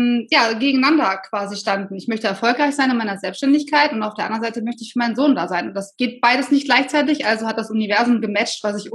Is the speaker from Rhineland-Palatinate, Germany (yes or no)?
no; Solingen, North Rhine-Westphalia, Germany; Ich komme aus Solingen und habe noch eine Schwester, die ist 7 Jahre jünger.